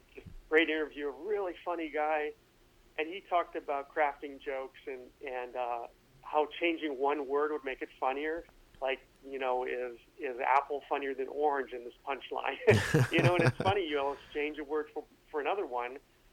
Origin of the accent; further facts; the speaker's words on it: Michigan, United States; a fellow by the name of Dan Jupe, who we grew up in Michigan, but I met him.